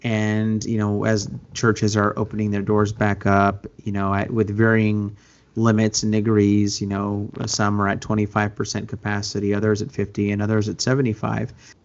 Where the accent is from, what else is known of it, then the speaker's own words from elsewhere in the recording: Arlington, Texas, United States; also born or lived in Fort Worth; I am from Arlington, and I went to Arlington High School